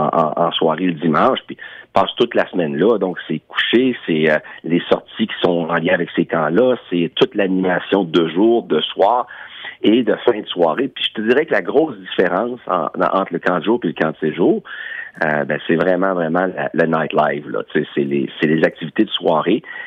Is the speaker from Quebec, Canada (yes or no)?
no; Sydney, Nova Scotia, Canada; first language English; French is a second language; ça paraît peut-être pas dans mon accent, mais je viens de Sydney, en Nouvelle-Écosse, donc ma langue maternelle, c'est l'anglais